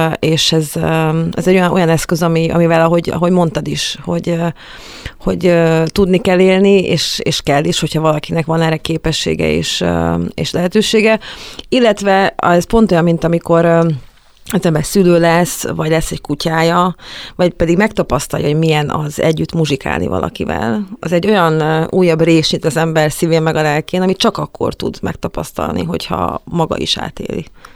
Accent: Vojvodina, Serbia; ugye én Vajdaságból származom

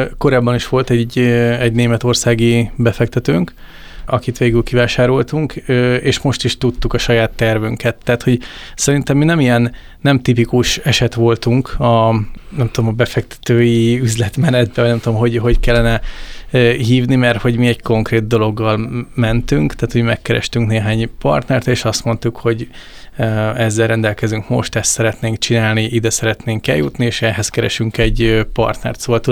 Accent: Hungary; mi magyarok vagyunk, Magyarországon élünk, magyar ügyfeleket szolgálunk ki elsősorban

